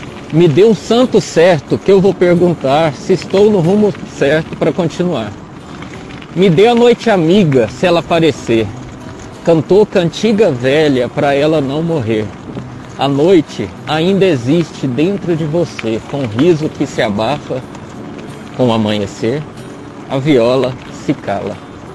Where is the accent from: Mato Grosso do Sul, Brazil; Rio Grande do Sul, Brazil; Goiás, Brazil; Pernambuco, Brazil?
Goiás, Brazil; Santa Helena de Goiás; Sou de Santa Helena, de Goiás.